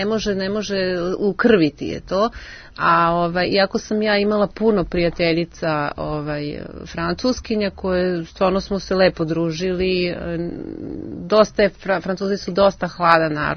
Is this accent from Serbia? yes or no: yes; Serbia; ja kažem nisam iz Sibirije, ja sam iz Srbije.